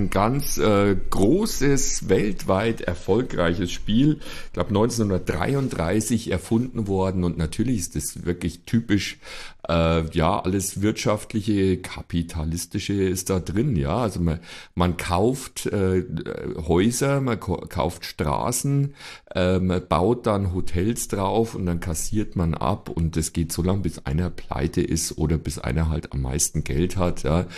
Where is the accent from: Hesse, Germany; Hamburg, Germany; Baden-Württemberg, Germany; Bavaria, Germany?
Bavaria, Germany; Das ist halt als Bayer, gell? Da spielst du halt Schafkopf.